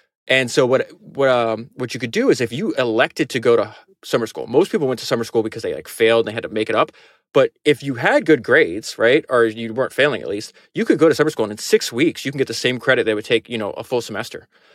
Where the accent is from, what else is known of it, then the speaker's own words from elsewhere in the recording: Florida, United States; like I grew up in Florida, you could start working at 15 years old then.